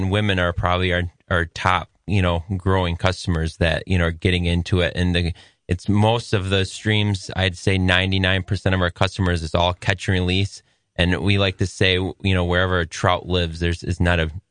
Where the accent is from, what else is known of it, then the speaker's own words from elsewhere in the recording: Grand Rapids, Michigan, United States; You know, I grew up in Grand Rapids. I grew up skeet shooting